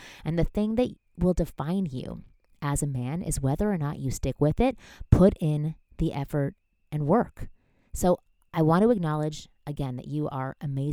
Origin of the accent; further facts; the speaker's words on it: Toronto, Ontario, Canada; moved away as an adult; now in Los Angeles, United States; So when I was 23, I moved out to LA from Toronto, Canada, where I had a network of friends I had known since birth, my family, my routine, really my whole world.